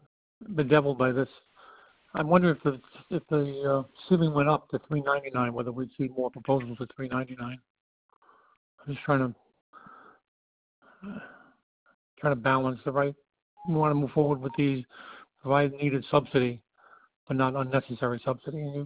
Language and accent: English; Olneyville, Rhode Island, United States; I grew up in Oneyville.